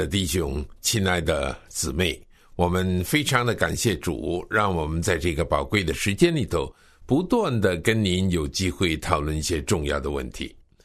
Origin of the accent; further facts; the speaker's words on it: China; 这就是我们今天特别是我们中国人的应该注意的一个重点